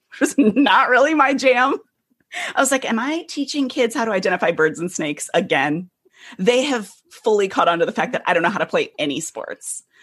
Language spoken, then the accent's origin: English; Illinois, United States; now in Manhattan, United States; I grew up in the Midwest outside Chicago, and 2.5 years ago, my family and I moved to Manhattan, which is like a whole thing.